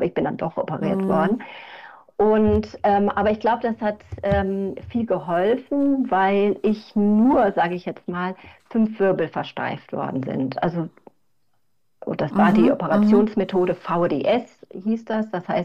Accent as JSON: {"language": "German", "town": "Bonn", "region": "North Rhine-Westphalia", "country": "Germany", "said": "ich komme aus Bonn. Ich wohne jetzt auch in Bonn. Ich habe auch an vielen anderen Orten auf der ganzen Welt auch gewohnt."}